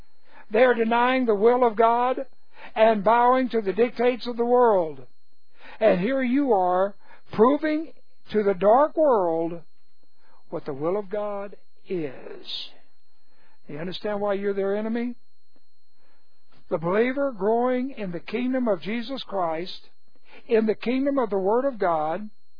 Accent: Houston, Texas, United States; I was born in January of 42. We moved 2 years later to Houston.

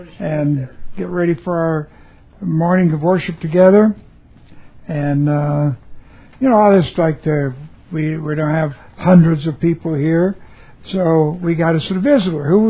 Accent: Houston, Texas, United States; She's from Houston, and I told her I was from Houston.

